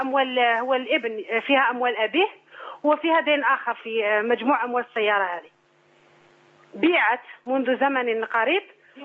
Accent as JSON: {"language": "Arabic", "country": "Algeria", "said": "من الجزائر"}